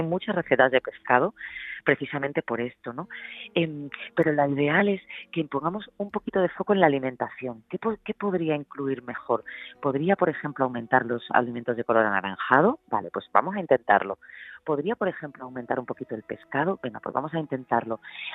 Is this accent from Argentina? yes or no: no; Málaga, Andalusia, Spain; now in Barcelona, Spain; yo soy andaluza, soy malagueña